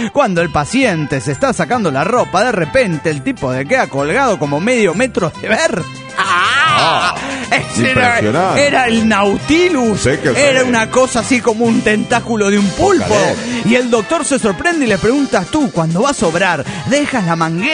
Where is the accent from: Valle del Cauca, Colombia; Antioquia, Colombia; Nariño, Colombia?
Valle del Cauca, Colombia; Cali; de Cali, Colombia.